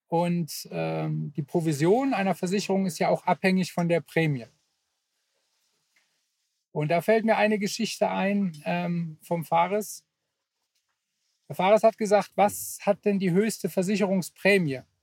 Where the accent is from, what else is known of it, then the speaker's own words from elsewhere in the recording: Bonn, North Rhine-Westphalia, Germany; Wir kommen aus dem Rheinland, ne, Bonn. Und Bonn ist ja auch Köln. Und Bonn ist ja sehr für Karneval.